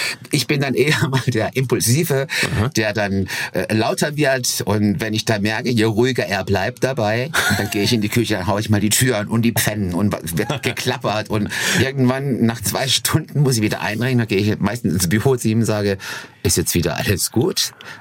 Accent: Weil am Rhein, Baden-Württemberg, Germany; also born or lived in Lörrach; Obwohl ich ja aus einer größeren Stadt komme, Kandern auch eine größere Stadt, aber halt, ich war in Weil groß geworden und in Lörrach groß geworden.

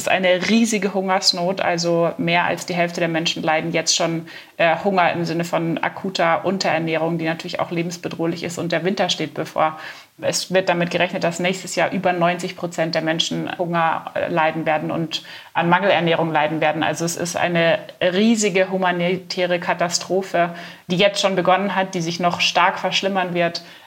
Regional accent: Bavaria, Germany; Ich komme aus Bayern, ich kenne die Berge

